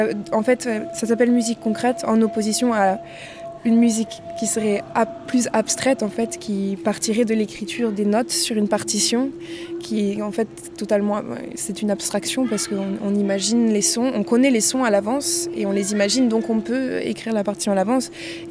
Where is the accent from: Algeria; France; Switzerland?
France; now in Berlin, Germany; Je suis française, j'ai étudié ici à Toulouse et actuellement j'habite à Berlin